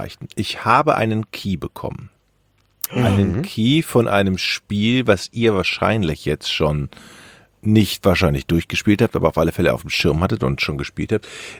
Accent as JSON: {"language": "German", "town": "Düsseldorf", "region": "North Rhine-Westphalia", "country": "Germany", "lives_now": "Hamburg, Germany", "said": "Ich als Düsseldorfer finde das jetzt nicht so geil, aber besser so Rheinland als gar nicht, habe ich mir gedacht."}